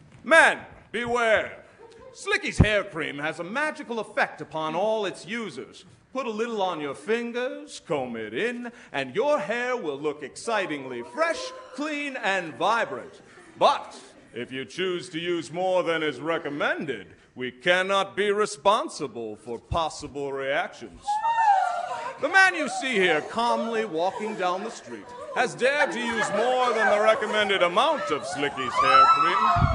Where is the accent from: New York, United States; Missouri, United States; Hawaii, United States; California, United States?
Hawaii, United States; You see, many of you might know that I'm originally from Hawaii. Aloha.